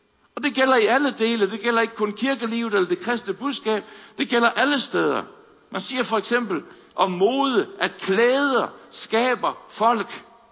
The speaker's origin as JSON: {"language": "Danish", "region": "North Denmark Region", "country": "Denmark", "tie": "born or raised there", "said": "nu er jeg opvokset i Nordland, nordjysk grønlangkål. Den er der bare."}